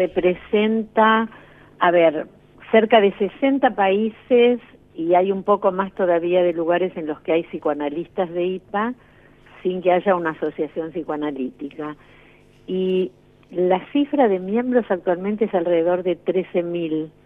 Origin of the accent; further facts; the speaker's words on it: Argentina; yo soy argentina